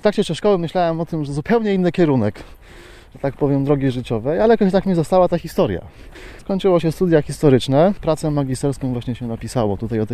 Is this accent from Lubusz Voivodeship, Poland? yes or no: yes; Międzyrzecz, Lubusz Voivodeship, Poland; Ja jestem z Międzyrzecza, niedaleko 10 km stąd i po prostu za młodych lat tutaj się przechodziło